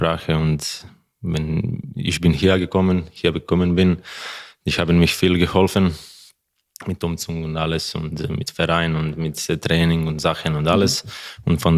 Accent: Ivanić-Grad, Zagreb County, Croatia; German is a second language; now in Zagreb, Croatia; Genau, das ist mein Heimat.

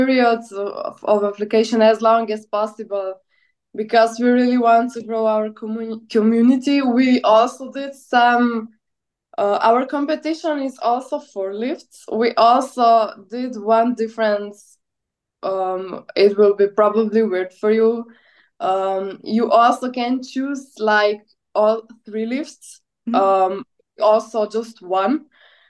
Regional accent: Slovenia; I'm from Slovenia. It's a small Balkan country.

